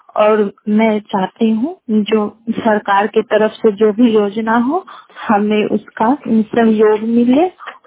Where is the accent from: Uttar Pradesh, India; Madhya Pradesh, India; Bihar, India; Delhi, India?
Bihar, India; Chandauli; ग्राम post Chandauli, प्रखंड पूसा, जिला समस्तीपुर। मैं बिहार की रहने वाली हूँ। मैं 12वीं तक पढ़ाई कर चुकी हूँ।